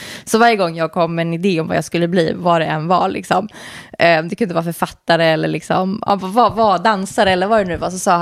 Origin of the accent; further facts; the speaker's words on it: Sweden; jag ändå är född och uppväxt i Sverige